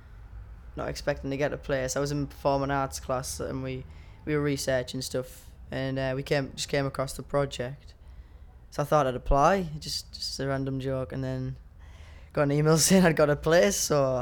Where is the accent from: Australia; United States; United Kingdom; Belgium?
United Kingdom; Hartlepool, North East England; I'm 18 and I'm from Hartlepool.